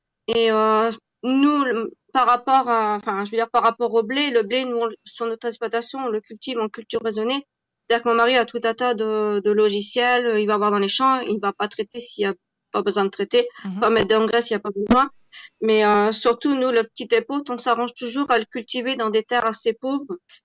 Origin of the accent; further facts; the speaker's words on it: Centre-Val de Loire, France; je suis fille de parents agriculteurs. Mais moi, je suis aussi du Loiret.